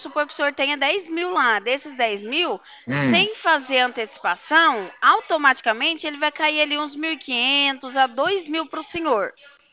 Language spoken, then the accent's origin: Portuguese; Cornélio Procópio, Paraná, Brazil; Aí eu sou aqui de Cornélio. Cornélio é a região metropolitana aqui de Londrina, dá uma horinha mais ou menos.